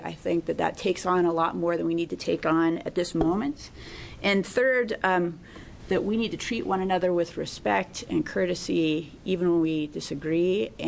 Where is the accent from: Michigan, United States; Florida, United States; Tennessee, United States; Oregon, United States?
Oregon, United States; I represent Lake Oswego in Southwest Portland, but I'm from Southern Oregon.